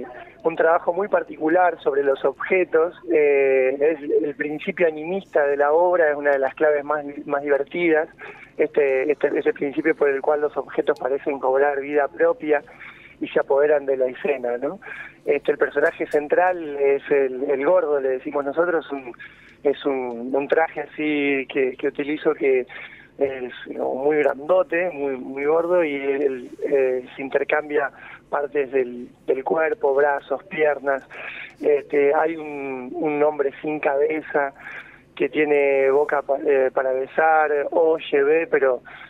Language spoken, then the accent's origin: Spanish; Rosario, Santa Fe, Argentina; Venimos de la ciudad de Rosario, de la provincia de Santa Fe. Estamos aquí en, ahora estamos en Bariloche.